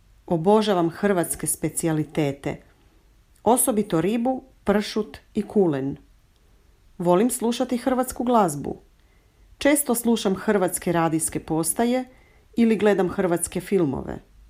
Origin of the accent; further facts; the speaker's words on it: Austria; born there; first language German; Croatian is a second language; Rođena sam u Austriji. Moja majka je iz Hrvatske, a otac iz Austrije. Kod kuće obično razgovaramo na njemačkom jeziku.